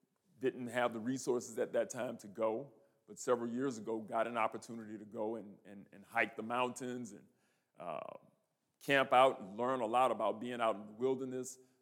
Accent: Lake Charles, Louisiana, United States; As I grew up in Lake Charles, the church that we went to, it was basically our boys' youth program.

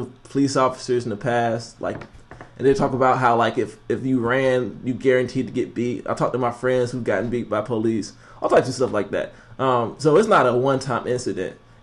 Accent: Florida, United States; I'm from the South, so it's a little different. I'm from, like, Northern Florida. If you don't know about Northern Florida, you might think, oh, Florida

